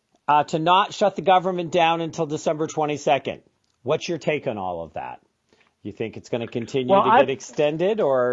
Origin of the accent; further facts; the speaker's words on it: United States; as an observer and as an American voter and participant in this